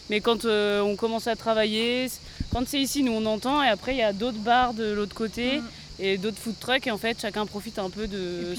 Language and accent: French; Avignon, Provence-Alpes-Côte d'Azur, France